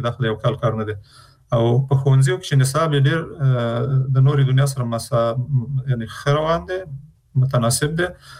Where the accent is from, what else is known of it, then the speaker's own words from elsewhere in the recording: Afghanistan; نو چون موږ د افغانستان خلک یو، د افغانستان په هر فرد کې